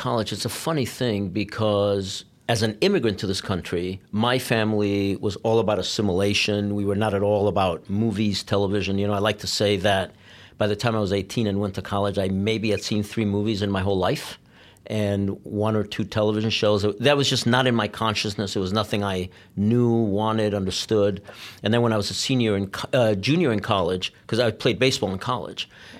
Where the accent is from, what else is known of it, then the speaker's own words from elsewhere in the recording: Cleveland, Ohio, United States; also born or lived in Montevideo, Uruguay; It is. And then we moved to the U.S. just before my eighth birthday, right around my eighth birthday.